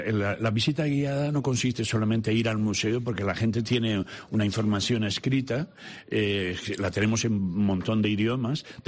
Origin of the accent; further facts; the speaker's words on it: Valencian Community, Spain; Yo soy valenciano.